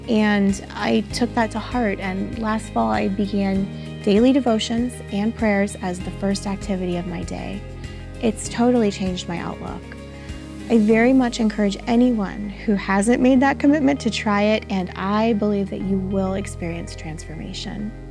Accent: Jackson Township, Ohio, United States; I grew up in Jackson Township in a Christian household. My family was very faith-centered, and we attended several different churches over the years.

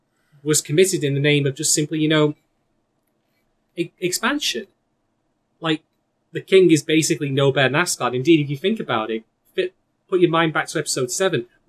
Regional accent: England, United Kingdom; and I'm actually English, so someone's got to feel it, I guess.

